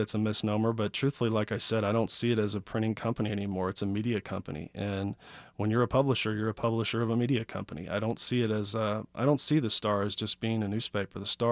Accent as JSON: {"language": "English", "town": "Chicago", "region": "Illinois", "country": "United States", "tie": "born or raised there", "also_born_or_lived": "Emporia, Kansas / Olathe, Kansas", "said": "I was born in Emporia. I was adopted when I was a young age and moved up to the Stanley, Olathe, Overland Park area. Lived there till I was seven. Moved to Chicago and pretty much was there through high school."}